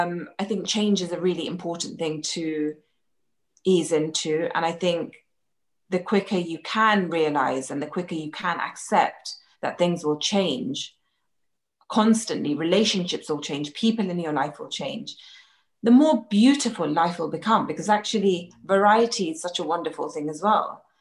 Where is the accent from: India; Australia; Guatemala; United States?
India; You know, as an Indian, especially growing up in an Indian household which is vegetarian, we don't have enough protein in our diet.